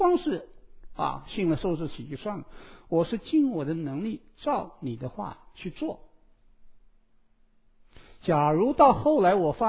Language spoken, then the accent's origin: Chinese; China; 我们中国人有一句话非常非常的好